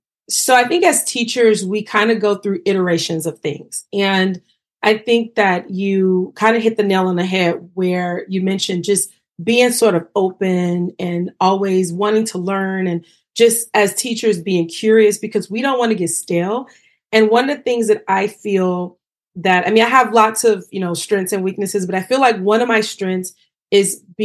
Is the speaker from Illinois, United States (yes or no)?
yes; Chicago, Illinois, United States; I am originally from Chicago. I teach in Chicago.